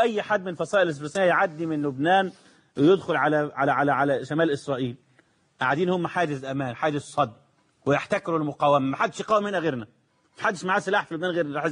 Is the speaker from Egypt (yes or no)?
yes; Egypt; ده عندنا في مصر في معاهدة كامب ديفيد المشؤومة دي ممنوع حد من الجنود يدخل سيناء